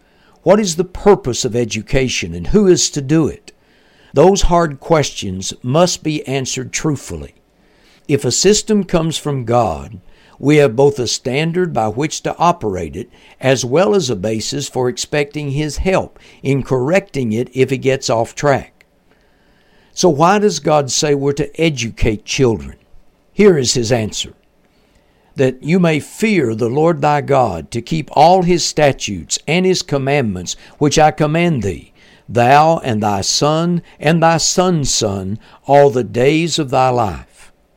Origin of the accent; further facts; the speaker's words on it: Kentucky, United States; To give you an idea how bad that is for my home state, Kentucky's state government budget is only about $12 billion a year.